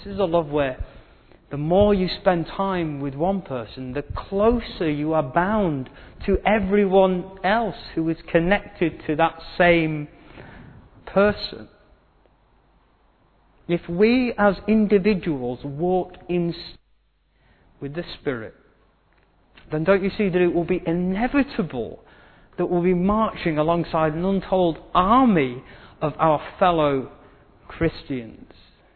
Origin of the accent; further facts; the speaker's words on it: United Kingdom; We are British, we are very good at just pushing it down and not talking about things.